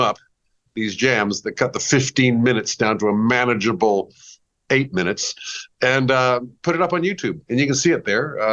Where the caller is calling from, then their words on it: Los Angeles, California, United States; I am logging in from Los Angeles, California, where the sun is not shining today.